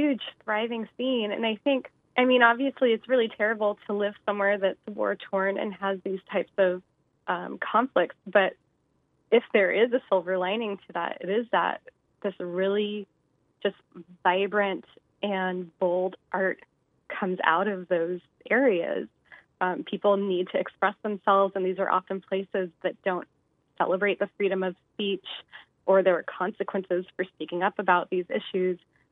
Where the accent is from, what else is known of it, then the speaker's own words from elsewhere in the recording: United States; I think growing up in the States to like Middle Eastern parents, there was a little bit of pressure to not really highlight one's heritage growing up.